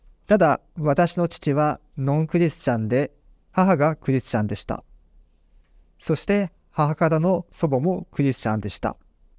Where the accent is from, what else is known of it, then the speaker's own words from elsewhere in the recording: Nagano, Japan; born there; 私は長野県で生まれました。